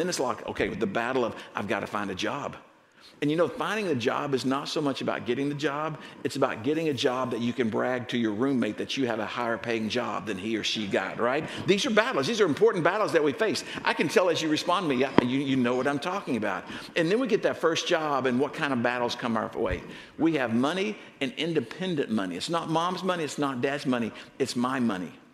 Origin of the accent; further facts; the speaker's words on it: Dallas, Texas, United States; moved away as an adult; now in San Diego, United States; I'm not from around here. Okay. About 5 years ago, my wife, Denise, she's sitting over here. She and I moved from Dallas-Fort Worth, Texas area, and we moved to San Diego to begin ministering at East Lake Church.